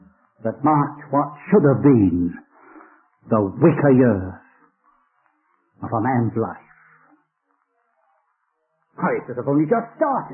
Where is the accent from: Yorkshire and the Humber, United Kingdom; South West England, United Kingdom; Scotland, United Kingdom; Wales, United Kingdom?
Wales, United Kingdom; I was born and brought up in Wales, just across the Bristol Channel.